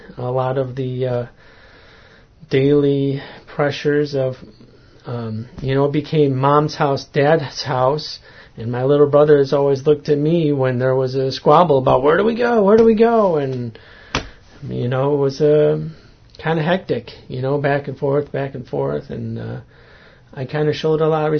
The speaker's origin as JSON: {"language": "English", "town": "Rush", "region": "New York", "country": "United States", "tie": "born or raised there", "said": "I grew up in Rush, New York, which is south of Rochester here. Grew up in a big farmhouse."}